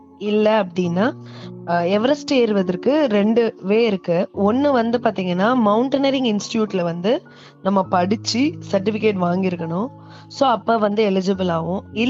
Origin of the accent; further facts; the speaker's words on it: Jogilpatti, Tamil Nadu, India; now in Chennai, India; நான் சென்னை மன்னிவாக்கத்துல இப்ப வசிச்சுட்டு இருக்கேன். என்னோட சொந்த ஊர் பாத்தீங்கன்னா விருதுநகர் மாவட்டம் ஜோகில்பட்டி. அது பாத்தீங்கன்னா ஒரு குக்கிராமம் அப்படின்னு சொல்லுவாங்க. எங்க ஊருக்கு வந்து பஸ் கூட கிடையாது. அந்த மாதிரி ஊர் தான் என்னோட சொந்த ஊர்.